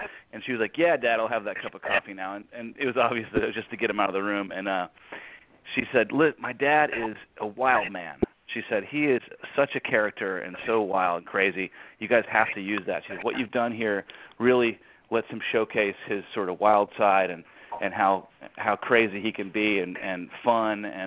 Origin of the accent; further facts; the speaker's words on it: Nashville, Tennessee, United States; growing up in Nashville, and I'm the son of a songwriter and producer, musician, and so growing up and playing music in this town